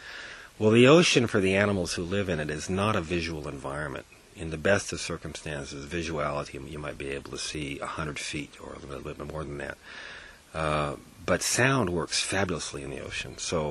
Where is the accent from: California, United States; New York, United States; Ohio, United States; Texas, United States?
California, United States; now in Oregon, United States; I know that you're being affected up here in Oregon. I come from the Bay Area, and the coho salmon down there